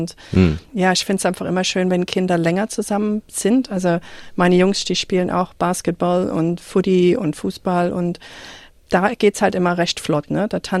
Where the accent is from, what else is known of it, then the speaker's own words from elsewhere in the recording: Germany; Also ich bin da reingeschlittert, mir kennt's ja nicht als Deutsche